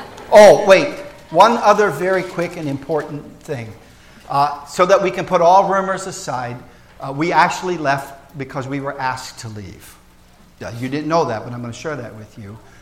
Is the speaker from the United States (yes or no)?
no; Scotland, United Kingdom; Since I'm Scottish, I figure I ought to learn about my heritage.